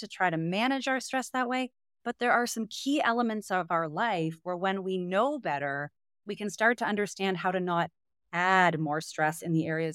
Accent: Canada; now in United States; what's so surprising as a Canadian in the U.S.

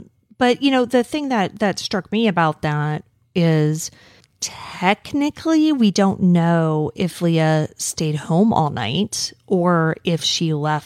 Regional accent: United States; I don't know what Celsius would be because I'm American and we don't know things.

